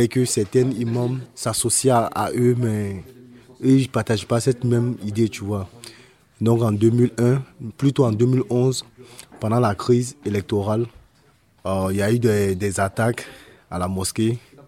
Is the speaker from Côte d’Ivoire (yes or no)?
yes; Daloa, Sassandra-Marahoué, Côte d’Ivoire; Mais nous sommes de Dalois